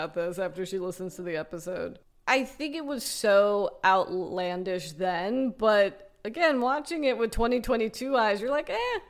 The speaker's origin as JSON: {"language": "English", "town": "Los Angeles", "region": "California", "country": "United States", "tie": "born or raised there", "said": "Like, I grew up in Los Angeles, which is another thing"}